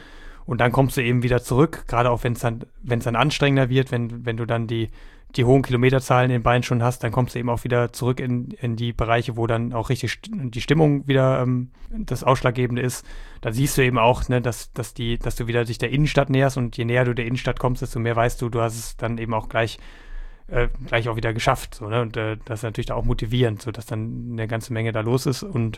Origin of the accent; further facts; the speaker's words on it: Hannover, Lower Saxony, Germany; dritte Chance dann eben bei uns zu Hause in Hannover